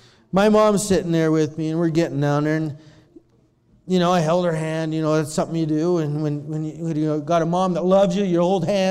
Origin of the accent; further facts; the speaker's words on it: Helena, Montana, United States; I'm from Helena. My mom's always been in Helena. All my life, my mom's been in Helena.